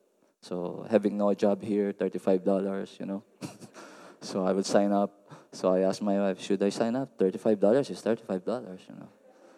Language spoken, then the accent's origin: English; Philippines; English is a second language; from Philippines. And please bear with me with my accent, because I'm not really good in English and not really good in Filipino as well.